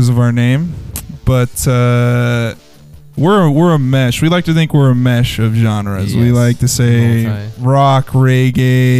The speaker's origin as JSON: {"language": "English", "town": "Salt Lake City", "region": "Utah", "country": "United States", "said": "We are from right here in Salt Lake City, Utah."}